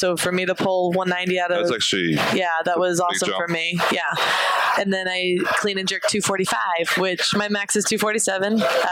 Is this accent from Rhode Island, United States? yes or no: yes; Rhode Island, United States; I'm from Rhode Island and have spent a lot of time.